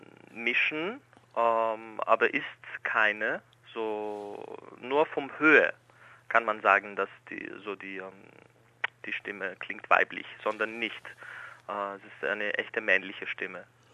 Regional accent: Thessaloniki, Central Macedonia, Greece; born there; German is a second language; ich bin in Griechenland geboren, im Norden Griechenland, in Thessaloniki.

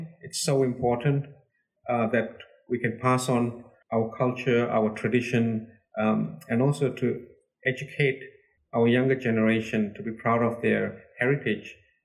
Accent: Myanmar; I wanted to mention that I come from Burma, a country that is also very much impacted by war

